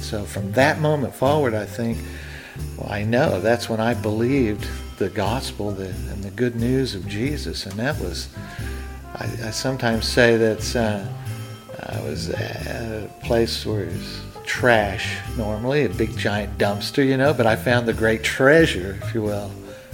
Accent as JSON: {"language": "English", "country": "United States", "tie": "born or raised there", "said": "because growing up in America, I mean, we rub shoulders with the issues and the ideas of Christianity."}